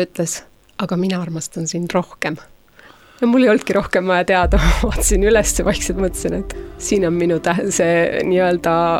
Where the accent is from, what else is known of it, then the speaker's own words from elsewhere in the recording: Järva County, Estonia; Tema on pärit tegelikult Järvamaalt, sealt kus minagi pärit olen.